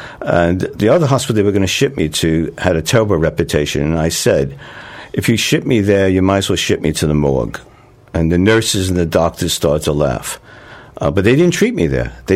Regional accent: United States; As an American, I can tell you that there are at least 30 million American citizens who don't have health insurance.

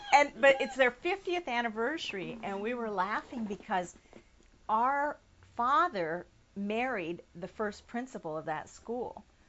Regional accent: Nebraska, United States; In Nebraska. Well, actually, when I say it's the second worst place to be from, it's not really to be from, it's to live there that I would hate to do.

